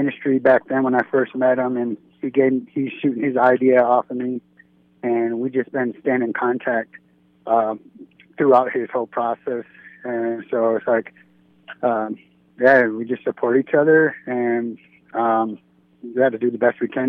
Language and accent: English; United States; now in Bismarck, United States; No. I'm from Illinois and Wisconsin border.